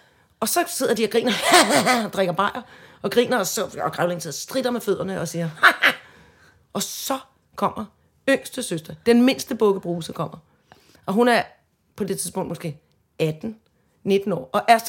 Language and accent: Danish; Søborg, Capital Region of Denmark, Denmark; I Søborg, alle søstrene, på det, vores mor er der ikke længere